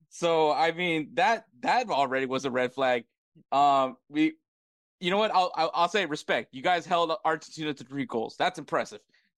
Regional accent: United States; you know, I'm an American, America. Also, technically, I'm a hero because I served in the military.

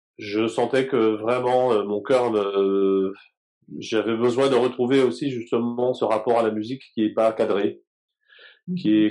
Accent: Guadeloupe; Donc, en fait, j'ai grandi en Guadeloupe.

